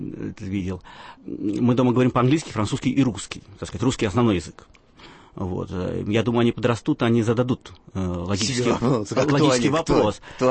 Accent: Baghdad, Baghdad Governorate, Iraq; Я из Багдада, да.

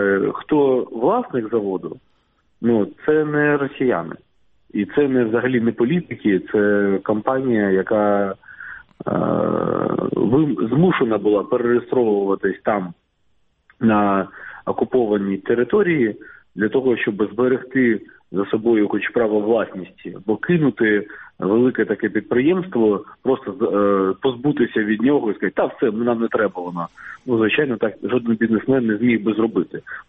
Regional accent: Armyansk, Crimea, Ukraine; Я сам звідти, я з Армянська, я там закінчував школу, там закінчував училище, там перші мої діти народились, звідти в армію пішов в українську

